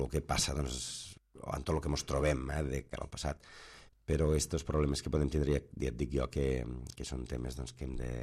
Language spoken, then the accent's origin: Catalan; Catalonia, Spain; A vegades diuen, no, és que tu d'on ets? Pues, bueno, jo sóc, a vegades els hi contesto, jo sóc d'allí on s'acaba l'autovia, aquell territori que allà que s'acaba l'autovia.